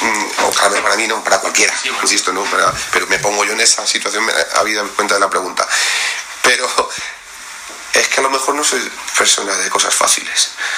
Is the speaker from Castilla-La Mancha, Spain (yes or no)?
yes; Marchamalo, Castilla-La Mancha, Spain; Mi pueblo es Marchevalo, lo será siempre, y nunca optaré a ninguna otra lista que no sea local en Marchevalo.